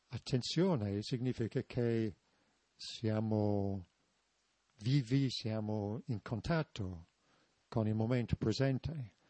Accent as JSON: {"language": "Italian", "region": "England", "country": "United Kingdom", "second_language": "Italian", "said": "So, essendo inglese sono più abituato"}